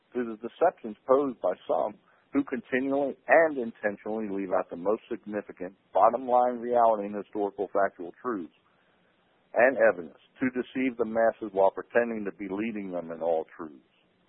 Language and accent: English; Maryland, United States; born there; But just to give you a little credence here, I was born in Maryland, Maryland